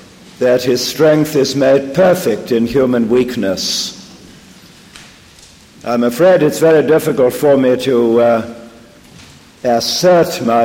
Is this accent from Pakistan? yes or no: no; England, United Kingdom; I'm one of those cold fish called an Englishman. I'm descended from Anglo-Saxons, and I haven't a drop of Celtic blood in my veins. I'm shy, reserved, and buttoned up. Besides, I was brought up in an English public school